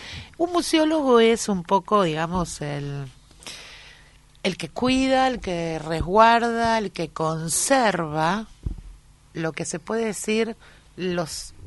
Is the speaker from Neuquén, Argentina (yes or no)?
no; Buenos Aires, Argentina; born there; Yo nací en La Ribera, como dice el tango, vivo en el barrio de La Boca. Mirá, y trabajo en el barrio de La Boca.